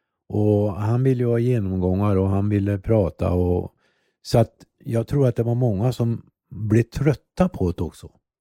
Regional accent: Remberg, Värmland, Sweden; Torsby, jag kommer från Remberg heter det.

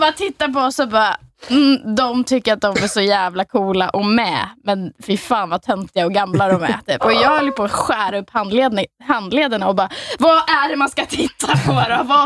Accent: Gotland, Sweden; jag är uppvuxen på Gotland, jag vet exakt hur det är.

